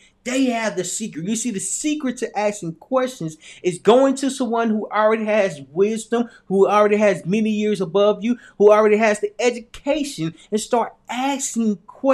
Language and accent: English; Little Rock, Arkansas, United States; because I'm from Little Rock, Arkansas.